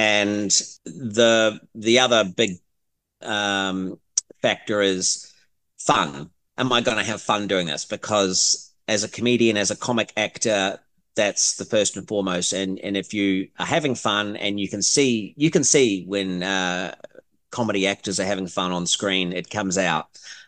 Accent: New Zealand; I'm a Kiwi.

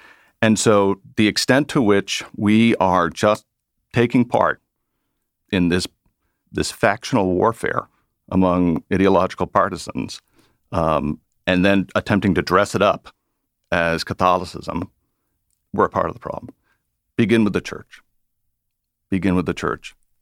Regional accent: Cape Cod, Massachusetts, United States; Yeah, because I'm from Cape Cod.

